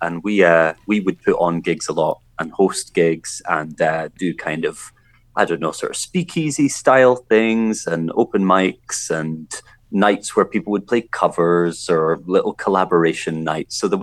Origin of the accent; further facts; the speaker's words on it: Scotland, United Kingdom; growing up in Scotland